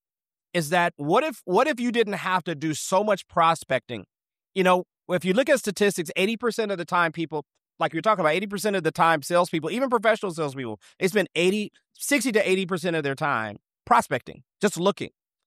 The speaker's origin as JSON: {"language": "English", "region": "Missouri", "country": "United States", "said": "I can see, and I'm from Missouri, so it's catfish."}